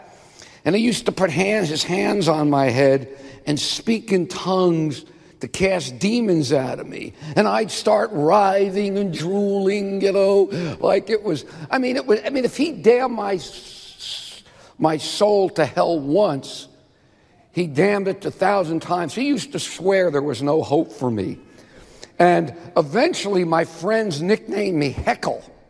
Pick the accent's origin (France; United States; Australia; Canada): United States; Miami Beach, Florida; After I graduated, as Doug said, I went back to Miami Beach because I grew up on Miami Beach.